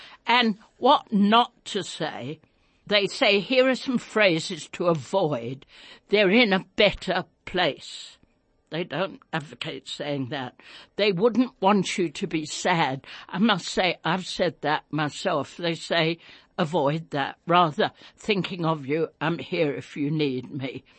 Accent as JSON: {"language": "English", "region": "London", "country": "United Kingdom", "tie": "born or raised there", "said": "I'm, as you know, I'm English. I was born in London."}